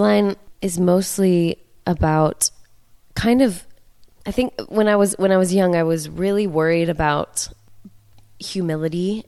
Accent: Boulder, Colorado, United States; Man, I grew up in Boulder, Colorado, went to a public high school, had never even heard of Christian music.

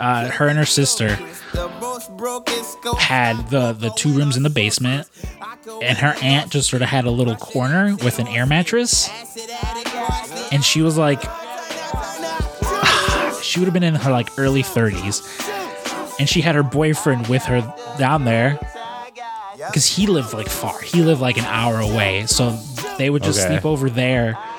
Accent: Montana, United States; And of course, I'm originally from Montana.

